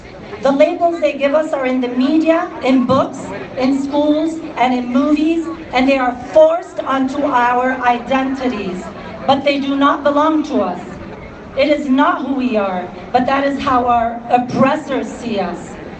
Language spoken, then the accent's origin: English; United States; I come to you as an American, an Arab American, that knows all too well about the deep and systemic racism